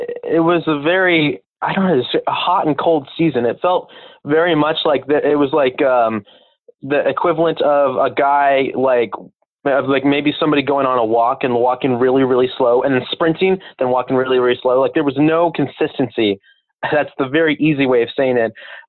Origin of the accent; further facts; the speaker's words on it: Roseville, California, United States; I grew up in Roseville, and I've been here most like in my entire life so far.